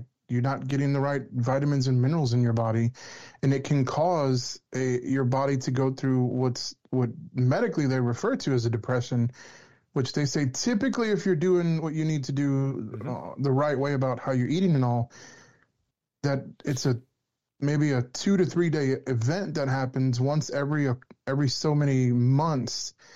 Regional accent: Louisiana, United States; I'm southern times like 10 because I'm down from Louisiana.

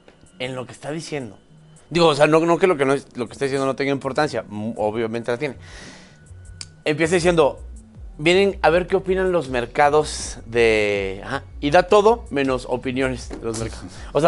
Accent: Mexico; Sí, no. Soy mexicano.

